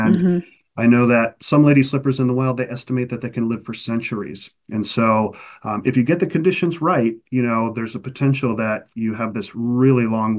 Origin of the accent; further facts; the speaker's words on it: Cleveland, Ohio, United States; I was from Cleveland, I'm from Cleveland, Ohio, and my family would take me to the Holden Arboretum to study trees.